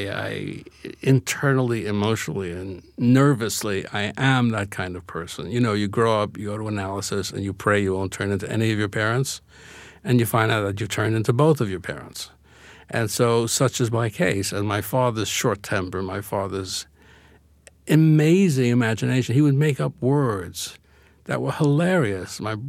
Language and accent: English; Brooklyn, New York, United States; I'm very familiar with it because when I was very young, living in Brooklyn with my family, my favorite piece was Peter and the Wolf.